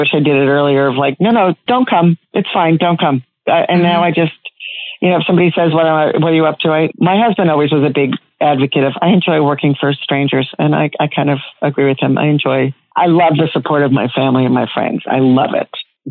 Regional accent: Long Island, New York, United States; When I grew up on Long Island, there wasn't a Long Island accent.

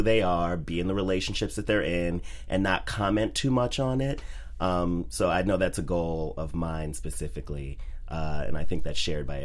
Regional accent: Chicago, Illinois, United States; I'm originally from Chicago.

